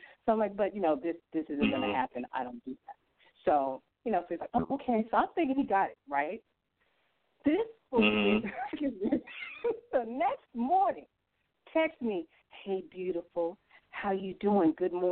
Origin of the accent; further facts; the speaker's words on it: Chicago, Illinois, United States; I'm from Illinois. Yeah, I'm in Chicago.